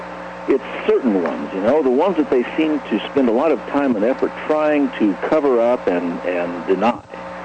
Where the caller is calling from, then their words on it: Albuquerque, New Mexico, United States; in Albuquerque.